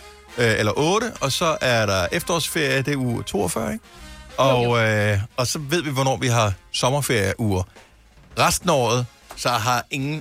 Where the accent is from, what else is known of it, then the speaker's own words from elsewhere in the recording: Faaborg, Region of Southern Denmark, Denmark; jeg er vokset op i Forborg